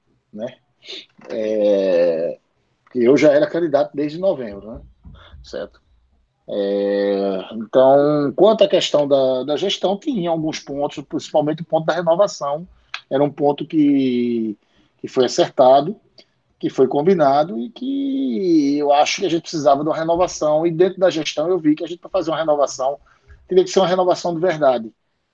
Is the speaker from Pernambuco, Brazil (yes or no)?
yes; Pernambuco, Brazil; vão ver que a gente é pernambucano, a gente tá lascado aqui